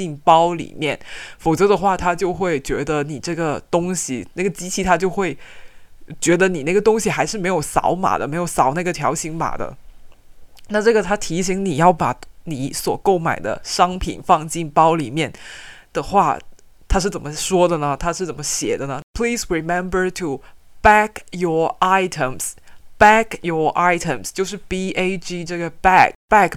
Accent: China; 对我们中国人来说可能就不是那么容易把亲爱的 darling 这种词挂在嘴边哈

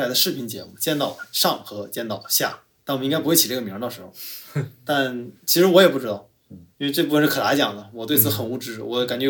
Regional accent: Northeast China, China; 哦，因为我说我是东北人，所以我有一个所谓的特权，就是因为这地方太大了。

